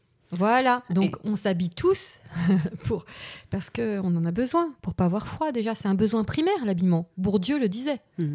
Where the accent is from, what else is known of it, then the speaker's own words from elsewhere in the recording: Paris, Île-de-France, France; je suis née à Paris, en région parisienne, j'ai grandi à Paris, j'ai fait toutes mes études à Assas.